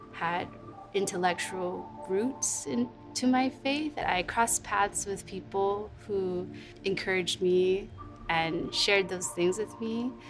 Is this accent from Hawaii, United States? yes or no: yes; Mililani, Hawaii, United States; I grew up in Mililani.